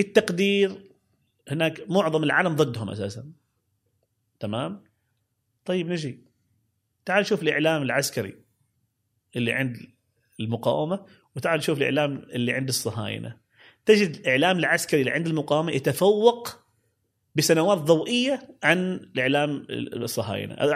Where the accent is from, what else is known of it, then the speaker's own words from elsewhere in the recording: Oman; من احنا في عمان كل واحد لهجه تعرف يتكلمكم بالداخليه، هذا اللي يتكلم يقول من الباطنه